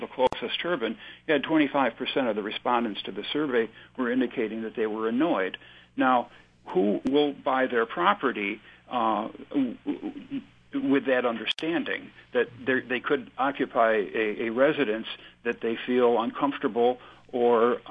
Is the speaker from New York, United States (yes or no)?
yes; New York, United States; I'm from Chautauqua County, and I wish to bring you the news of my friends and neighbors that are living inside the wind factory here.